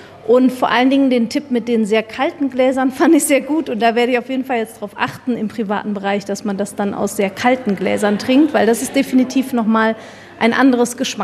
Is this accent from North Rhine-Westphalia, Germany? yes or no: yes; Schildgen, North Rhine-Westphalia, Germany; now in Cologne, Germany; Ich bin zwar in Schüldgen, das ist neben Bergisch Gladbach, aufgewachsen, aber durch diese Kultur von meinem Opa habe ich da sehr viel Bezug zu, wohne auch jetzt seit 10 Jahren in Köln.